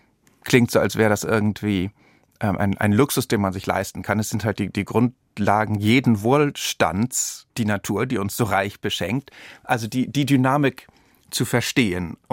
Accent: Hamburg, Germany; Ich bin in Hamburg aufgewachsen, die Familie war dann nach Deutschland zurückgegangen.

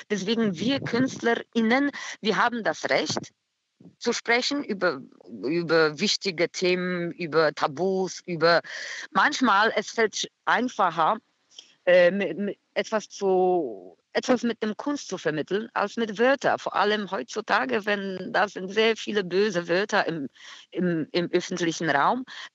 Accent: Poznań, Greater Poland, Poland; sie war aus Poznań, meine Heimatstadt, Posen.

